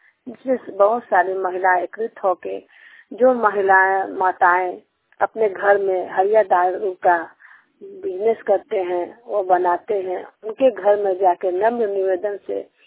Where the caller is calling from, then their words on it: Jharkhand, India; रांची झारखंड से।